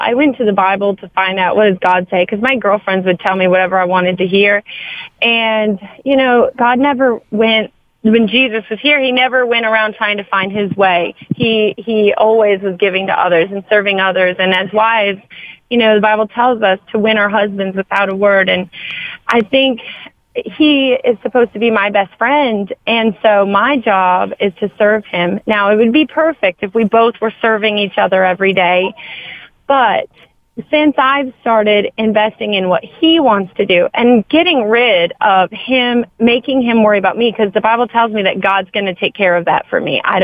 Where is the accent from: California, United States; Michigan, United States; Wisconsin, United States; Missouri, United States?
Michigan, United States; now in Florida, United States; I am, which is funny because I'm originally from Michigan, so I feel her pain.